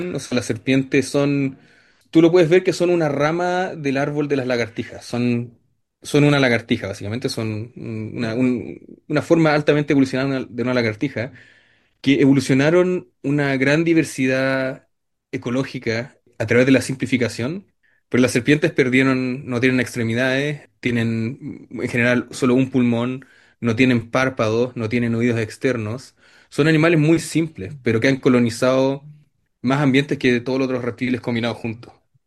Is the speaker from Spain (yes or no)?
no; Chile; born there; la conexión entre mi tierra natal y este grupo de geckos